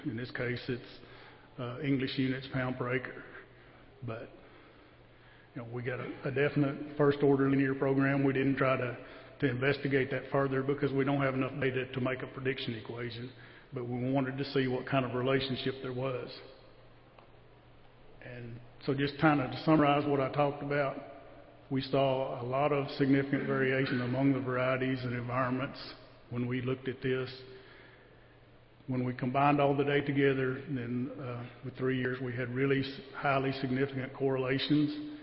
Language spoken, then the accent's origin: English; Arkansas, United States; You know, I'm from Arkansas